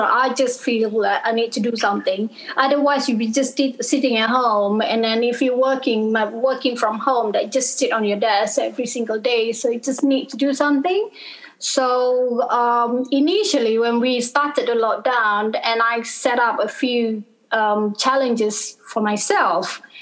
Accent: Malaysia; now in London, United Kingdom; I'm from Malaysia. I came from Malaysia about 15 years ago, so I've been living here for quite some times, and I just moved to London about a few years ago

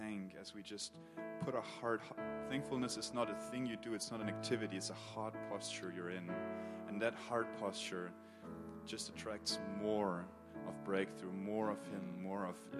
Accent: Germany; English is a second language; so I'm from Germany

